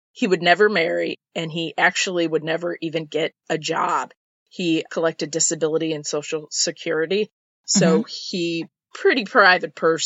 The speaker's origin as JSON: {"language": "English", "region": "Midwest", "country": "United States", "said": "all that stuff that the little boys and growing up in the Midwest like to do, and we can confirm that because that's where we're from."}